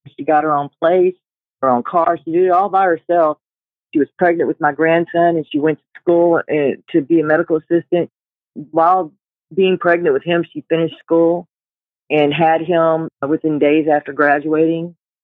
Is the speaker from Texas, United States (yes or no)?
yes; Houston, Texas, United States; In Humble. I grew up in Houston and the Humble area.